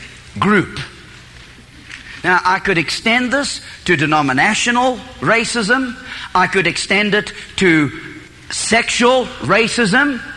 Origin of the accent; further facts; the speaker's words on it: South Africa; I was raised in South Africa.